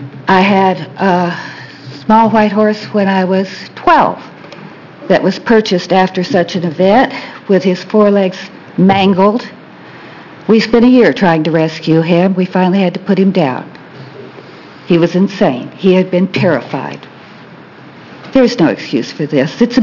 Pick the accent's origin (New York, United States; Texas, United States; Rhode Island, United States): Texas, United States; I currently live in Linn County. I was raised in Texas. I have horses.